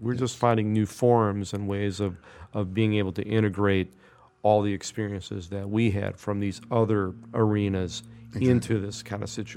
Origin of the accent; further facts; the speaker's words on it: Milwaukee, Wisconsin, United States; also born or lived in New York; We actually moved to upstate New York for a few years and then moved to Milwaukee when I was about 8, I think.